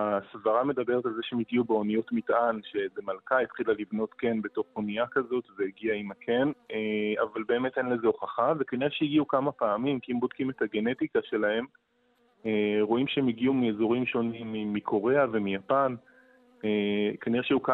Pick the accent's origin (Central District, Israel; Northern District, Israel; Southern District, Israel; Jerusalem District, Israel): Northern District, Israel; אני בתור ילד, אם הייתי אוסף, גדלתי בקיבוץ בצפון